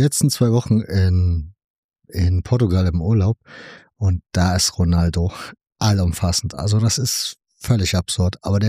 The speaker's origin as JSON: {"language": "German", "region": "East Germany", "country": "Germany", "tie": "born there", "said": "Ich bin in der DDR geboren"}